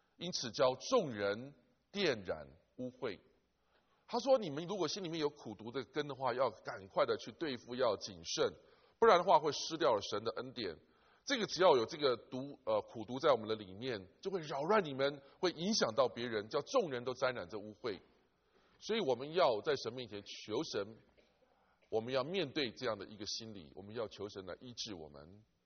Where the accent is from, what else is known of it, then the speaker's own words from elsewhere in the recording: China; 可能跟我们中国人一样懂得草根树皮都可以治疗